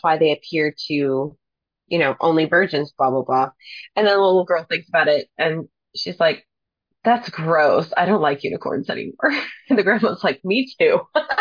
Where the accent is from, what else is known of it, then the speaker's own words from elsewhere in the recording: United States; which is, of course, since we're from the United States, that's what we think of when we think of dragons.